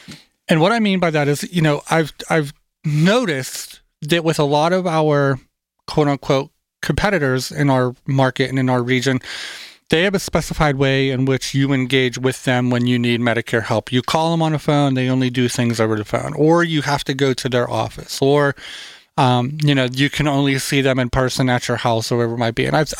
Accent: Pittsburgh, Pennsylvania, United States; you'll see my Kennywood hoodie because I am very much from Pittsburgh.

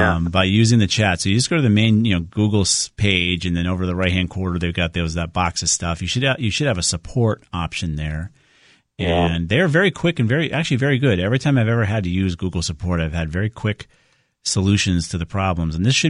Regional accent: Southington, Connecticut, United States; let's go on to Bill in my hometown of Southington.

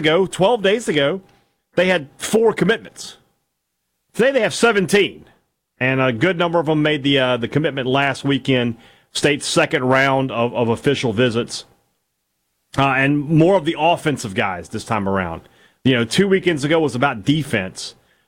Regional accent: Vicksburg, Mississippi, United States; We'll be talking about some of the great things going on in my hometown of Vicksburg throughout the show.

